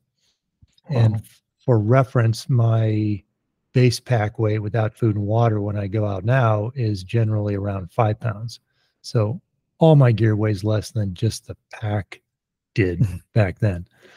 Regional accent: California, United States; also born or lived in Massachusetts; now in Bend, United States; I grew up in California, and then moved when my parents got divorced to the East Coast, Massachusetts.

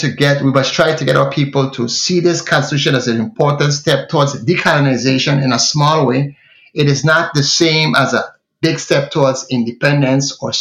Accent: St. Thomas, U.S. Virgin Islands; I'm born and raised in St. Thomas, U.S. Virgin Islands. I'm one of those Virgin Islands whose origin, at least on one side, is deeply rooted in the U.S. Virgin Islands.

